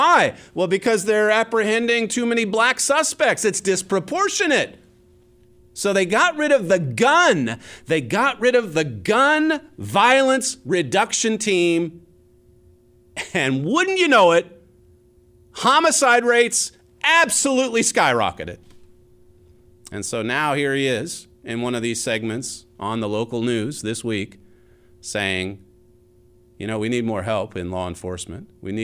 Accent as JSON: {"language": "English", "region": "Pacific Northwest", "country": "United States", "tie": "born or raised there", "said": "Portland, I grew up in the Northwest."}